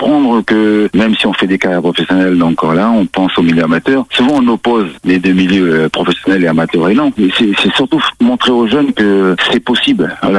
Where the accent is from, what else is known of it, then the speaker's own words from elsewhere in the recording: New Caledonia; même si on est français, on est dans la France et tout